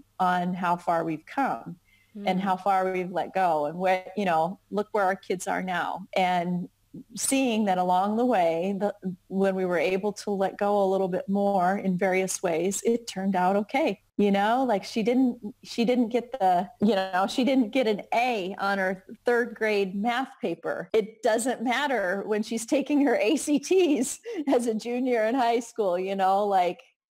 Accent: Iowa, United States; now in Indianapolis, United States; I'm in Indianapolis right now. I'm from Iowa.

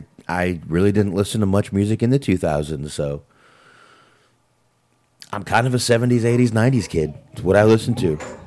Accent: Texas, United States; Just because I'm from Texas, I'm supposed to play a Texas band?

